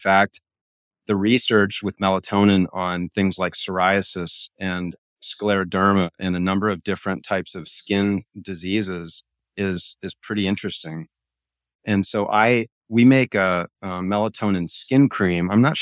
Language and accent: English; Hawaii, United States; I've been a sun child since I was a kid. I grew up in Hawaii.